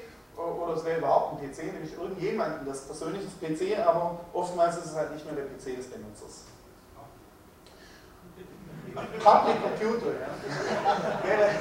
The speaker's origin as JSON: {"language": "German", "region": "Swabia", "country": "Germany", "said": "also ich bin Schwabe, Geburtsfehler, kann ich nicht mehr ändern, zumindest für einen Schwaben ist das dann ein bisschen unbefriedigend"}